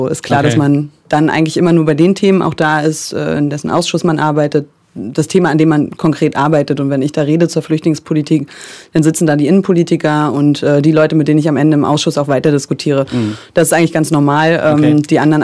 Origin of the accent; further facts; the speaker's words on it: Berlin, Germany; Ich bin auch aufgewachsen in Ost-Berlin